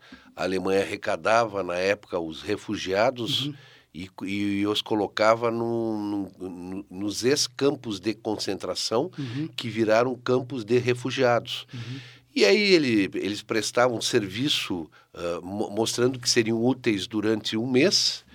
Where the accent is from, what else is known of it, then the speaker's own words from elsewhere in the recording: Caxias do Sul, Rio Grande do Sul, Brazil; born there; Nasci em Caxias do Sul.